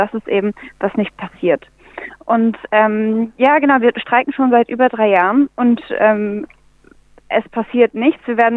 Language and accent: German; Leipzig, Saxony, Germany; Ich komme aus Leipzig.